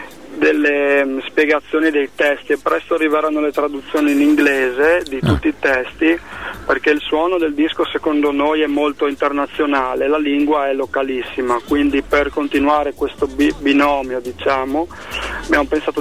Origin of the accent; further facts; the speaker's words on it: Friuli-Venezia Giulia, Italy; first language Friulian; Italian is a second language; Io sì, ho imparato l'italiano all'asilo a 3 anni, quindi per me il friulano è proprio la lingua madre nel vero senso della parola.